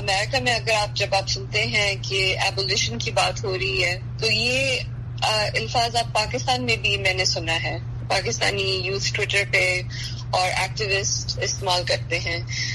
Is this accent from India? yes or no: yes; India; میں تو انڈیا میں بڑی ہوئی ہوں تو میں وہاں کے بارے میں بات کر سکتی ہوں